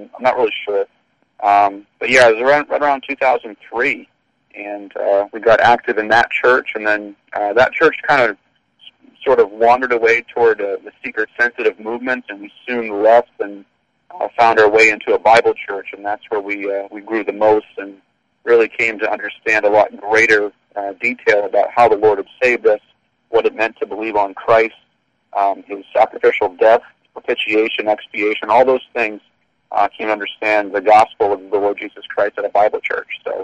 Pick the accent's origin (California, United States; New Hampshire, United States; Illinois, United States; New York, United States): New Hampshire, United States; Gilmanton Iron Works; I was born and raised in Gilmanton Iron Works. There is a Gilmanton, but there's also a Gilmanton Iron Works. They're two halves of the same town. They have different zip codes and everything.